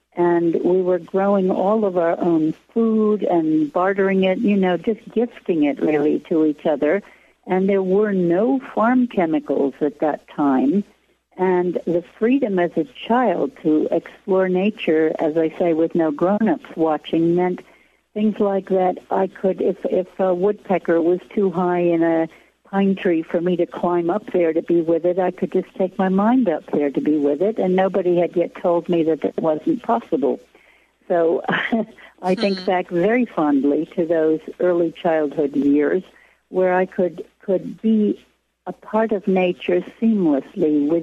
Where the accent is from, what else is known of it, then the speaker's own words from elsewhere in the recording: New York, United States; I also had the privilege of growing up in the Hudson Valley of New York State, with a great deal of freedom to explore the forest and the river shores on my own